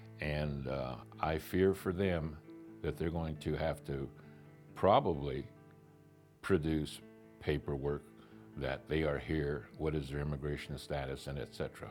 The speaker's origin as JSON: {"language": "English", "region": "Arizona", "country": "United States", "tie": "born or raised there", "said": "I was born and raised in Arizona, and I'm a citizen for 70 plus years."}